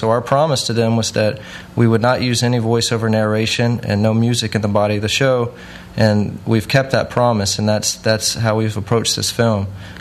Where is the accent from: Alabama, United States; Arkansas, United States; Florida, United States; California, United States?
Arkansas, United States; Little Rock; Well, we Brent and I both grew up in Little Rock, Arkansas, so we're from Arkansas.